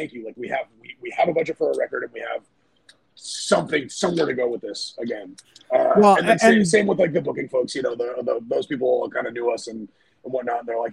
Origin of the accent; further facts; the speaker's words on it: Florida, United States; if I hadn't known those dudes since I was a kid from growing up in Florida